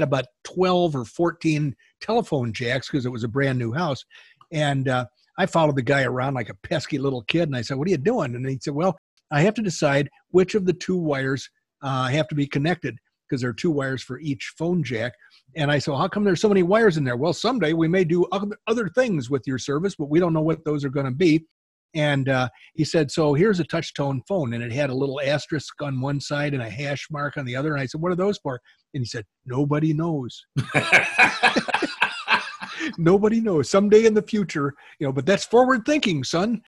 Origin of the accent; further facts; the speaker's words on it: Oklahoma, United States; Although we're both from Oklahoma.